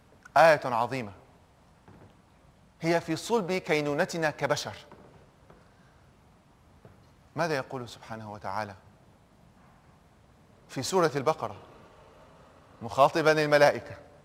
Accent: United States; أنا مواطن أمريكي، أنا أعيش في أمريكا، أنا عندي مسؤولية تجاه مدينتي، أعيش في مدينة فيشرز إنديانا. ما أحد منكم يمكن غالبا سمع فيها، مدينة صغيرة في ضواحي إنديانابوليس في إنديانا.

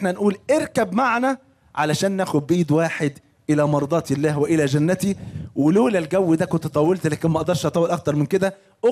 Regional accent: Egypt

